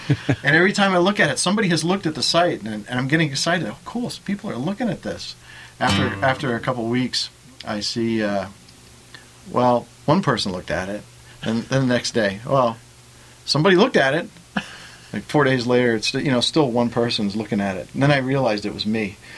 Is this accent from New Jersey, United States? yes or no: yes; New Jersey, United States; now in Antrim, United States; I live in Antrim, yeah. And I grew up in New Jersey, or at least that's where I was supposed to be growing up.